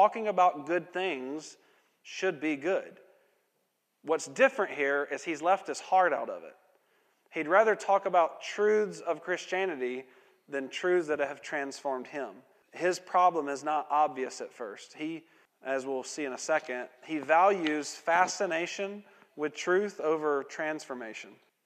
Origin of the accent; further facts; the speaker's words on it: the South, United States; I remember growing up in the South.